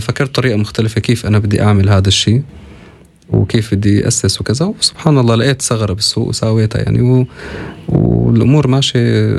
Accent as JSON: {"language": "Arabic", "country": "Syria", "said": "إذا أنا عم نحكي أنا من سوريا بعتقد نفس الشيء"}